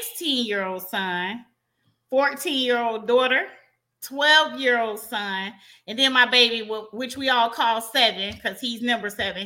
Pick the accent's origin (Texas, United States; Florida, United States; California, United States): Florida, United States; St. Petersburg; I was raised in the south side of St. Pete, born and raised in St. Pete. I grew up mostly in the Botley Park area.